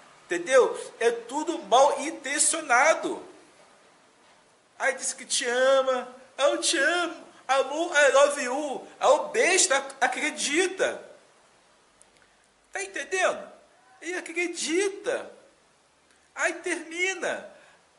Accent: Rio de Janeiro, Brazil; now in Northeast Brazil; eu vim do estado do Rio, hoje estou no Nordeste

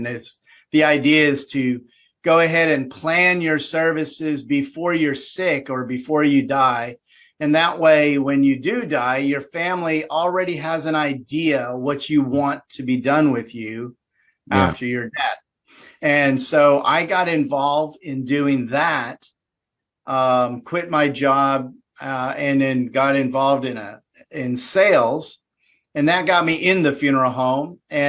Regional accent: Minnesota, United States; born there; now in Alabama, United States; No, I was born up in Minnesota. And I've been living in Alabama since 1997.

